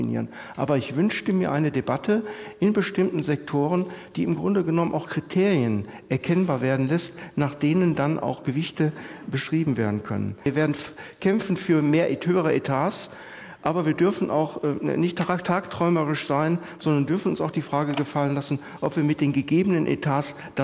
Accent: Moers, North Rhine-Westphalia, Germany; ich komme aus Moers, war dort Kulturdezernent

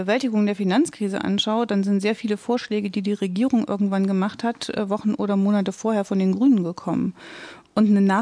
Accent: East Germany, Germany; Das unterschreibe ich als Ostdeutsche gerne auch 100-mal

